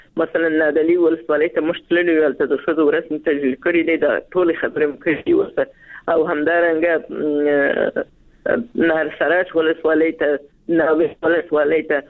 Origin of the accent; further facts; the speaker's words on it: Afghanistan; زه د افغانستان یو وګړی یم